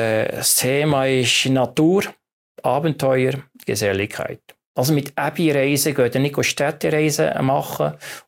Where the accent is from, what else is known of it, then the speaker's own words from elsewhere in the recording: Bern, Switzerland; Das Bernbiet als Berner.